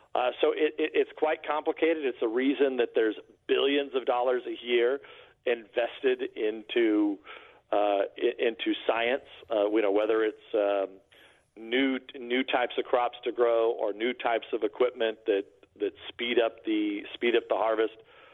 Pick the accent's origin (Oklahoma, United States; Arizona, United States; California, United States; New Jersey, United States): California, United States; I'm from the San Joaquin Valley, which a lot of people don't know where that is